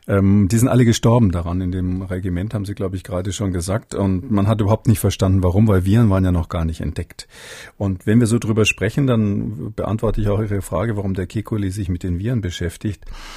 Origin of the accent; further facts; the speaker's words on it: Saxony-Anhalt, Germany; bei uns in Sachsen-Anhalt